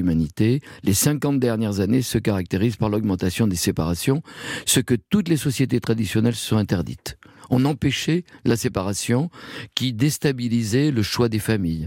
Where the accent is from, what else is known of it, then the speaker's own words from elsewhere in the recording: Bordeaux, Nouvelle-Aquitaine, France; je suis de Bordeaux et effectivement on ne doit pas mettre d'eau dans son vin.